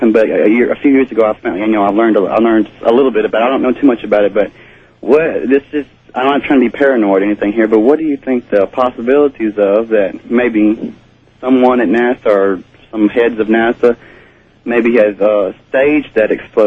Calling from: Birmingham, Alabama, United States; I'm calling from Birmingham WERC 960.

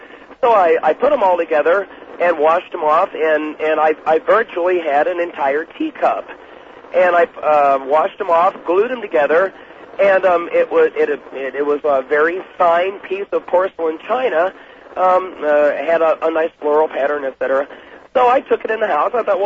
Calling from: Columbia, Missouri, United States; I'm calling from Columbia, Missouri.

